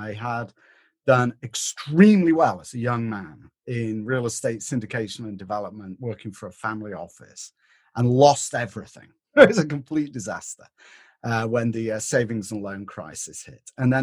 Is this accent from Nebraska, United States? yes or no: no; Lubbock, Texas, United States; What makes you think I'm British? Right? I'm from Lubbock, Texas.